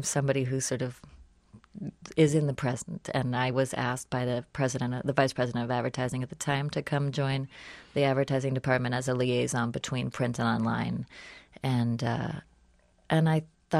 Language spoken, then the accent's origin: English; New York, United States; And I think because I grew up in New York, we were aware of what my grandmother's job was and later my uncle's, and proud of her.